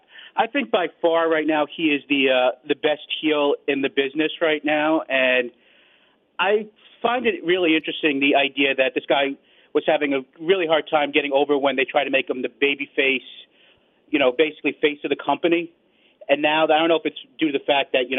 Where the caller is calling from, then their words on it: Bronx, New York, United States; from the Bronx.